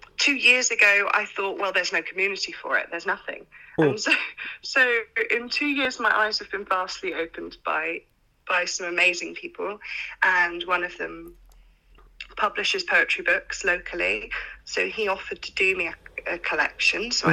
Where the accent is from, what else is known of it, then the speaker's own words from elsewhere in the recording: Plymouth, South West England, United Kingdom; I think a lot of the people from my hometown believe that poetry can be rhyme yeah. and not much else.